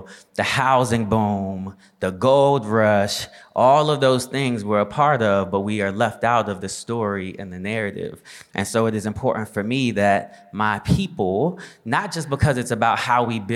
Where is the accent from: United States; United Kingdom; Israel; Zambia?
United States; Boulder, Colorado; born there; I was born in Boulder, Colorado.